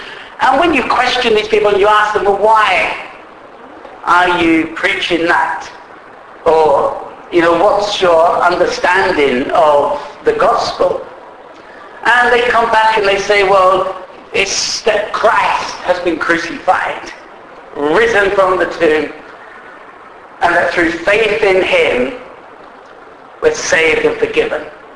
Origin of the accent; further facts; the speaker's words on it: London, United Kingdom; born there; So I say I was born on the London mission field.